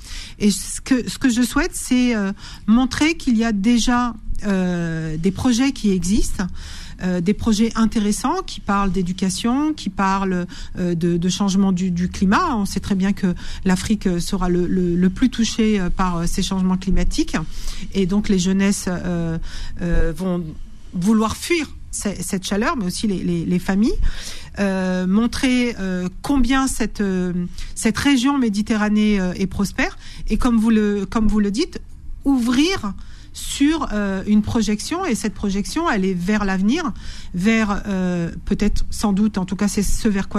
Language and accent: French; Aulnay-sous-Bois, Île-de-France, France; Moi, je viens d'Aulnay 3000 et je ne savais pas ce que c'était Erasmus.